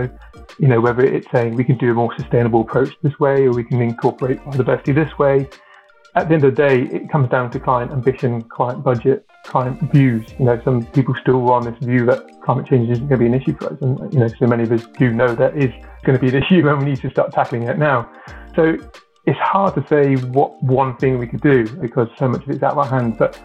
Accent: South West England, United Kingdom; Cornwall, I grew up in Cornwall.

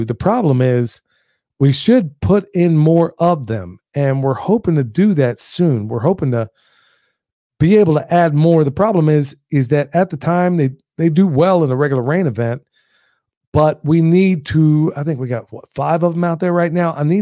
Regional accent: Oklahoma, United States; I grew up in Oklahoma as well. So we didn't have the hurricanes, but believe me, tornadoes.

